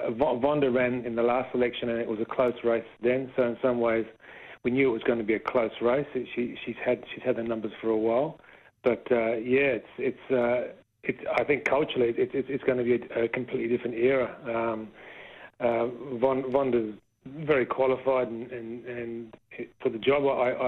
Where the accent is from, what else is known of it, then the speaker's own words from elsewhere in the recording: Tasmania, Australia; I grew up in Tassie, but I spent a lot of time all around Australia, all around the world actually, but a lot of time in Melbourne and Sydney and then a lot of time overseas.